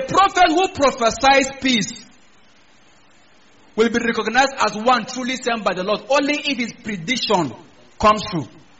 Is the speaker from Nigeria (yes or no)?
yes; Kafanchan, Kaduna State, Nigeria; I come from Kafanchan, where there is train in Nigeria.